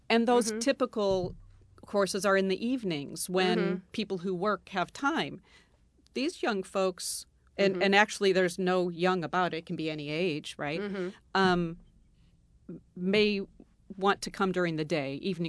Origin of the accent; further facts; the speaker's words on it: Pittsfield, Massachusetts, United States; As you said … I'm from Pittsfield.